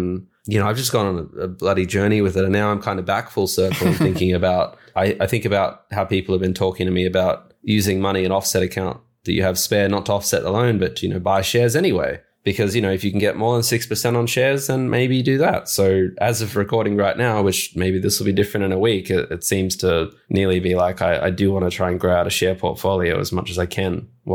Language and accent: English; New South Wales, Australia; my home state of New South Wales.